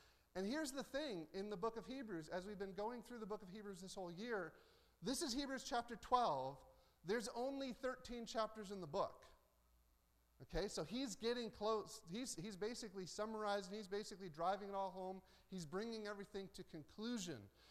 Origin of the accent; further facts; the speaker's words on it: United States; I mean, I'm an American, so any criticism I'm going to give about Americans, it will hit me first.